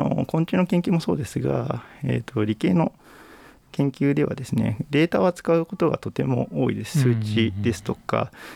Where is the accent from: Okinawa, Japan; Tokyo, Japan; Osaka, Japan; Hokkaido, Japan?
Tokyo, Japan; 私は東京の出身です。